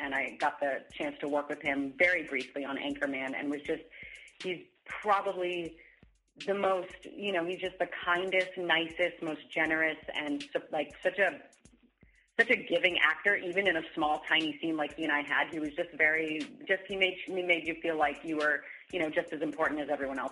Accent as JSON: {"language": "English", "region": "New Hampshire", "country": "United States", "tie": "born or raised there", "said": "he was the first person I saw when I was growing up in New Hampshire"}